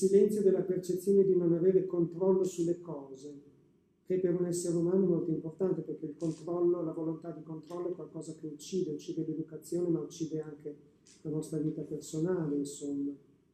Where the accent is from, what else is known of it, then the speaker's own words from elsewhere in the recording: Bologna, Emilia-Romagna, Italy; da bolognese è impossibile non dire